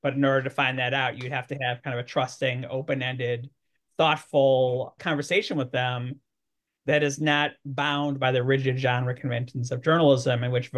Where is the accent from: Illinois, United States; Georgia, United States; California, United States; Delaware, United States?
Illinois, United States; Chicago; He was a young, struggling freelance writer in Chicago, my hometown